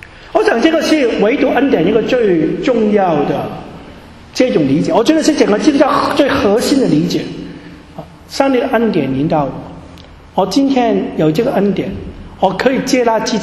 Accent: Hong Kong; 我们香港人呢是讲中文也不灵光，所以呢就有些时候呢讲中文又还加点英文

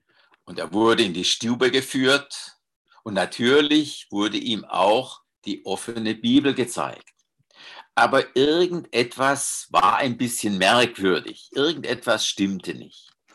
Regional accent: Baden-Württemberg, Germany; Dazu eine Geschichte aus meiner Heimat, aus dem Schwarzwald.

